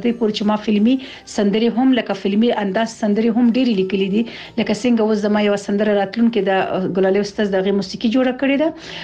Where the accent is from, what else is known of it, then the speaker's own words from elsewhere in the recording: Laghman, Afghanistan; زه د افغانستان د لغمان اوسیدونکی یم.